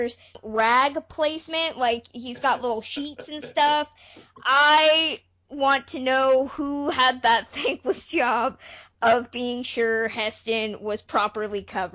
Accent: San Francisco, California, United States; it's set in San Francisco, so my neck of the woods, so I was able to look at my hometown essentially being destroyed for 90 minutes by apes.

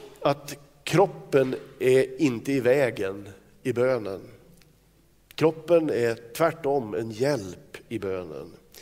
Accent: Kramfors, Västernorrland County, Sweden; På den sista bänkraden i Philadelphia i Kramfors, där jag växte upp.

